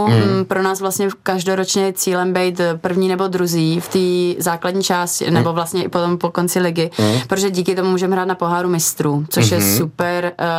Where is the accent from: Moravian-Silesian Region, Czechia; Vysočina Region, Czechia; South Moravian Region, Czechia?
South Moravian Region, Czechia; Brno; now in Prague, Czech Republic; Já jsem původně z Brna.